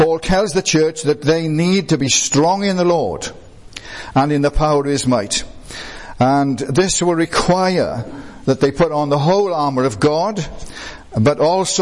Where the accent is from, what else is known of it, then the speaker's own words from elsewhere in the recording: Wales, United Kingdom; I don't know whether it's because I'm a Welshman